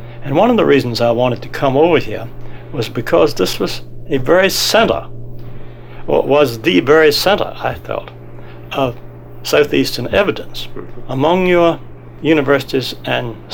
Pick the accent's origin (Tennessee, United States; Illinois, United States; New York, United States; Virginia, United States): Virginia, United States; I grew up in the Tidewater, Virginia historic area